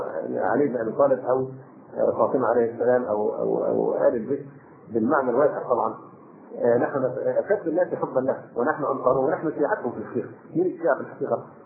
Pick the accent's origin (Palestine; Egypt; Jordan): Egypt; فموضوع المصريين هم اللي بيعزونا عشان احنا مصريين